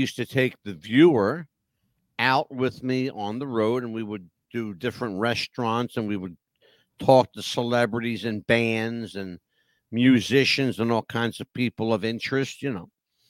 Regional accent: Philadelphia, Pennsylvania, United States; Back in the day where I grew up in Philadelphia, there were two guys that inspired me.

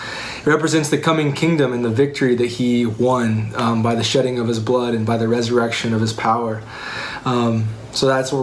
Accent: Oklahoma, United States; because we're from Oklahoma and we drink sweet tea.

